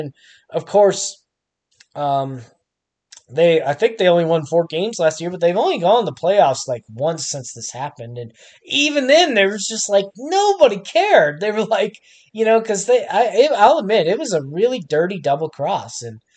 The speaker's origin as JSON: {"language": "English", "country": "United States", "said": "it's kind of hard for me as an American"}